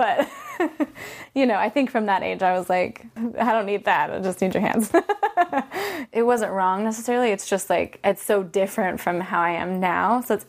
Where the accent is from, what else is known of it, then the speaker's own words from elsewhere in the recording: Orange, California, United States; I grew up in Orange County, California, the city of Orange. Growing up there, I don't think I realized just how conservative it was.